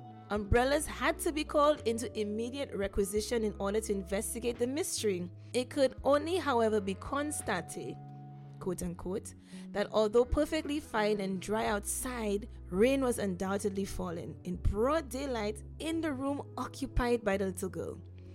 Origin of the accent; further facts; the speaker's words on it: St. Lucia; Now, I'm from St. Lucia, and I've never heard that story before, or even the concept of rainmaking at all.